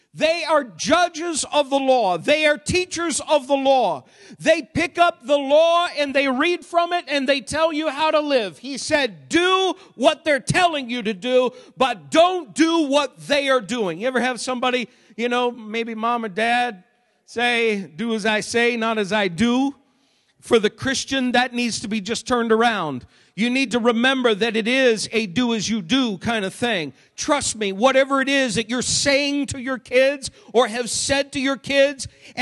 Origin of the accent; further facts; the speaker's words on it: Maine, United States; I grew up in Maine.